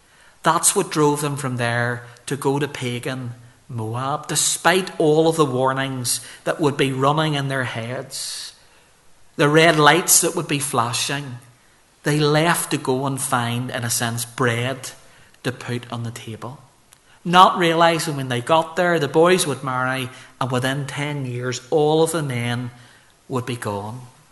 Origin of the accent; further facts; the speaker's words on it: Belfast, Northern Ireland, United Kingdom; I grew up with Christopher in First Ballymacarra Church